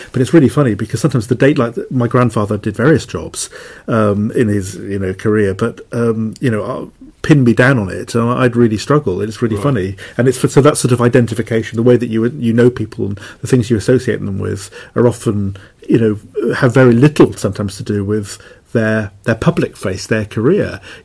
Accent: Wales, United Kingdom; moved away; Yeah, and I found that when I moved over from West Wales and found that the cost of living here was so different

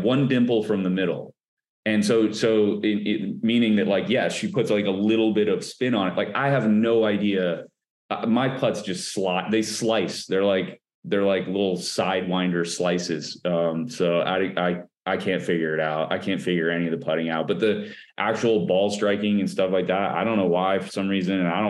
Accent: Minnesota, United States; born there; I was born in Minnesota, and my mom, we had a basement.

